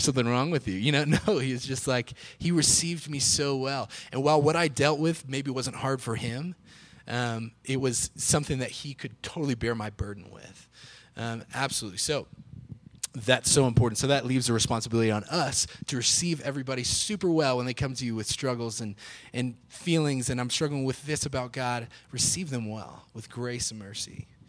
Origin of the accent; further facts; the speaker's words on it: Texas, United States; I'm from Texas, okay? So Texas, right smack dab in the middle of the Bible Belt.